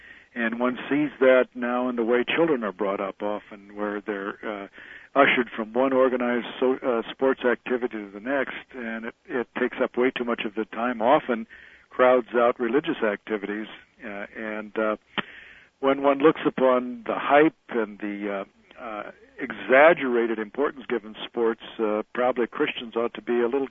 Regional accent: Nebraska, United States; I'm from Nebraska, and boy, if you...

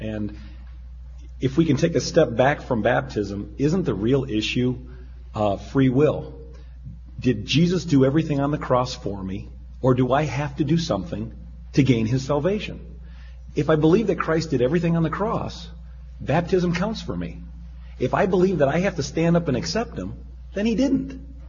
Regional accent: Dearborn, Michigan, United States; I'm from Dearborn.

